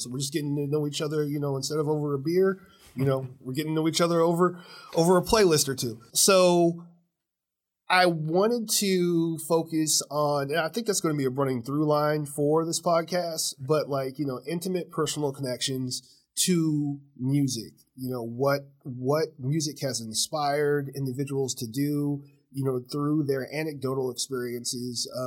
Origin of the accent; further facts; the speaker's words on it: Midwest, United States; You know, I grew up Black in the Midwest